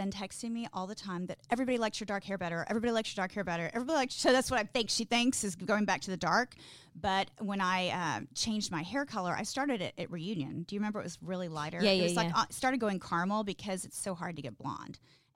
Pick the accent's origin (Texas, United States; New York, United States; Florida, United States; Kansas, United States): Texas, United States; I'm a little vain. I'm from Texas.